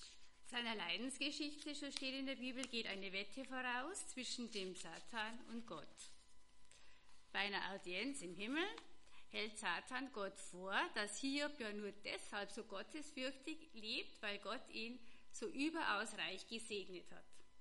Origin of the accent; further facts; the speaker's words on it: Vollenbach, Germany; ich bin ja in Vollenbach aufgewachsen, da sind wir gerne in den angrenzenden Wald gegangen